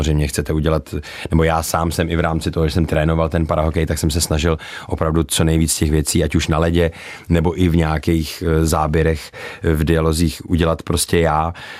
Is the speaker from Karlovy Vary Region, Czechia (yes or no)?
yes; Karlovy Vary, Karlovy Vary Region, Czechia; Já jsem rodilý Karlovarák a od malička jsem chodil ještě do staré plechárny na hokej.